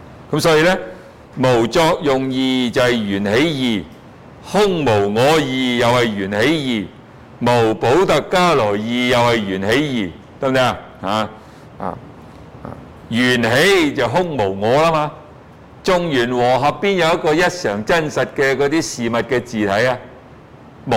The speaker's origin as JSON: {"language": "Cantonese", "country": "China", "said": "記住，我哋中國人咧就執住我哋個魂魄咧去地獄嗰度報到"}